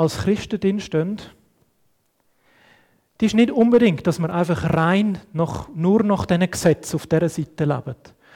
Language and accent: German; Switzerland; Haben wir als Schweizer sehr stark verinnerlicht.